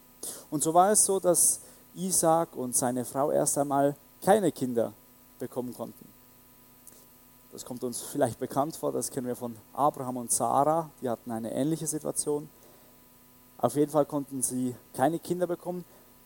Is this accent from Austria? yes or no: no; Switzerland; Ja, vor 4 Jahren war ich in meiner Heimatgemeinde in der Schweiz. Also ich komme aus der Schweiz